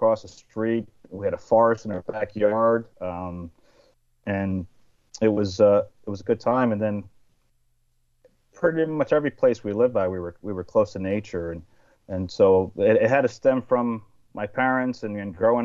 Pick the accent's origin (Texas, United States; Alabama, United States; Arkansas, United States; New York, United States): New York, United States; Carmel; Yeah, so I grew up in Carmel, New York, and we grew up on the countryside. It's about an hour and 15 minutes from New York City.